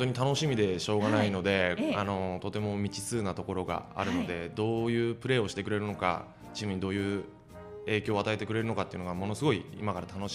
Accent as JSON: {"language": "Japanese", "region": "Niigata", "country": "Japan", "said": "出身は新潟県になります。"}